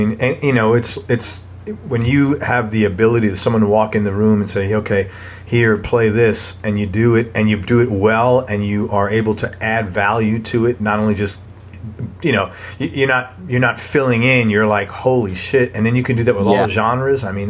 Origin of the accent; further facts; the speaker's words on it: New York City, New York, United States; I grew up in New York City, so I know when they're going on the train, they're going here and there.